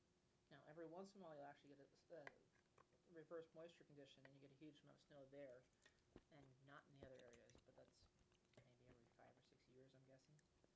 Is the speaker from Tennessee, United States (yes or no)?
no; Colorado, United States; So I grew up in Southern Colorado, and I just remember being out in shorts and driving 35 miles to Colorado Springs